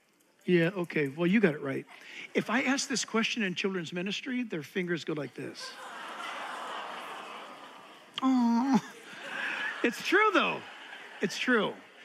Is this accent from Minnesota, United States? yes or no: no; California, United States; Look, I'm from California, born and raised.